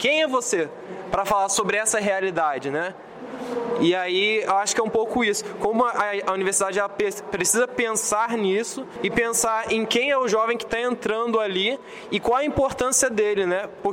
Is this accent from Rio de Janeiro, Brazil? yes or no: yes; Rio de Janeiro, Brazil; Eu venho da Baixada Fluminense, meus pais nunca conseguiram entrar em uma faculdade